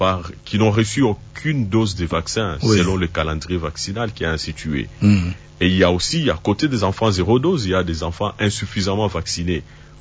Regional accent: DR Congo; Il y a de nouveaux vaccins qui sont en train d'être introduits, notamment chez nous en RDC.

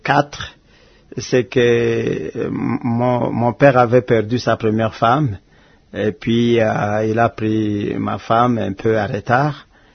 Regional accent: Irumu, Ituri, DR Congo; born there; Je suis né à Irumu.

